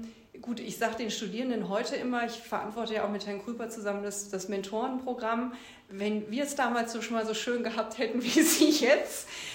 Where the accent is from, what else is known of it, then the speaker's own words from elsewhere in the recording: Mainz, Rhineland-Palatinate, Germany; Ich bin in Mainz aufgewachsen